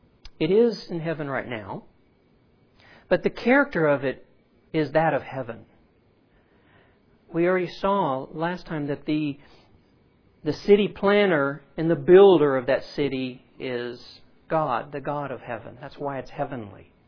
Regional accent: Louisiana, United States; You know I'm Cajun.

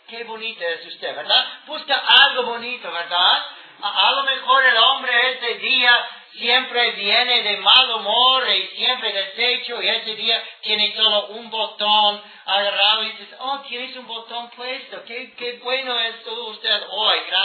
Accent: Antioquia, Colombia; porque en Antioquia, de donde vengo, es como 100 grados de temperatura y vine sudando

